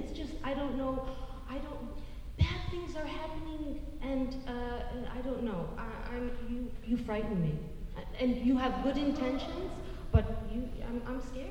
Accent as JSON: {"language": "English", "country": "United States", "said": "But as an American, I think it's a perverted fixation."}